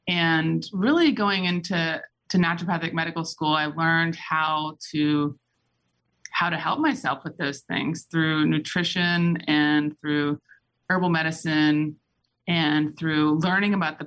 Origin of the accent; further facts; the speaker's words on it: New Orleans, Louisiana, United States; I grew up in Louisiana in New Orleans.